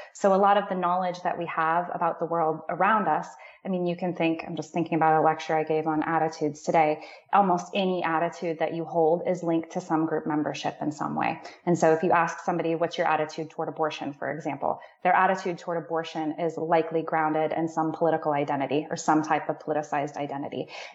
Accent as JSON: {"language": "English", "town": "Denny", "region": "California", "country": "United States", "tie": "born or raised there", "said": "I grew up in Denny. So for those of you who know like real rural Northern California, I grew up in Denny about an hour and a half from here."}